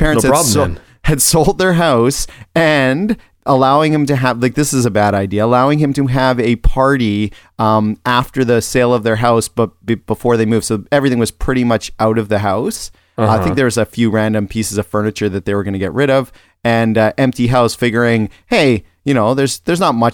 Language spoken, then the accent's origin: English; Ontario, Canada; growing up in Ontario